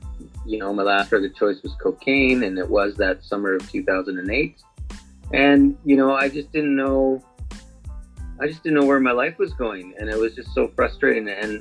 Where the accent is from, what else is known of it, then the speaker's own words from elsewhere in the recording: Canada; Being Canadian, we love our NHL hockey